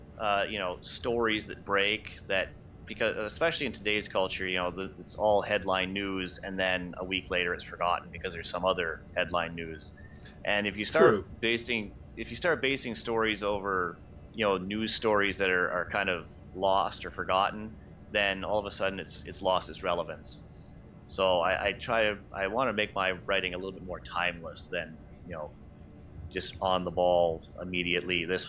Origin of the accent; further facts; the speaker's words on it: Belleville, Ontario, Canada; I remember I grew up in Belleville, which is a little town down towards Kingston.